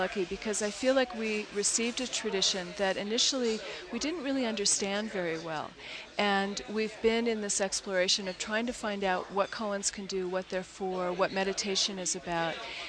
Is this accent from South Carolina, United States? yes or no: no; California, United States; now in Santa Fe, United States; Well, I come from Northern California, where I've been for the last 20 years